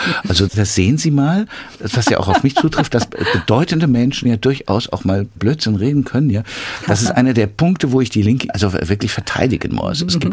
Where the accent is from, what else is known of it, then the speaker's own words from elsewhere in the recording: Mainz, Rhineland-Palatinate, Germany; Ich bin als geborener Mainzer wirklich so mit der Fasnacht aufgewachsen.